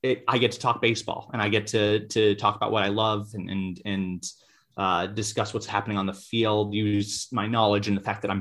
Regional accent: United States; accent: American; And I do find it a little ironic that my very American accent is suddenly the voice of British baseball

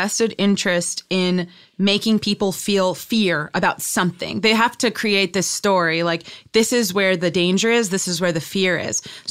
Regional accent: Baltimore, Maryland, United States; I'm actually from Baltimore.

